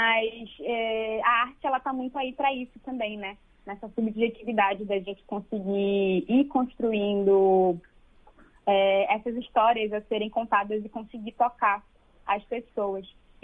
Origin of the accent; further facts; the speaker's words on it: Amazon, Brazil; Da gente parar e pensar, poxa, eu sou amazônida.